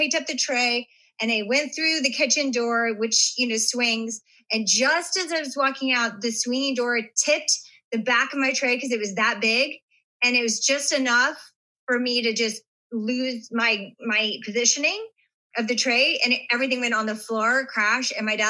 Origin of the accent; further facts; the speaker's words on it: Las Vegas, Nevada, United States; So I grew up as a performer. I grew up in Vegas and I always, dancing was my like first love.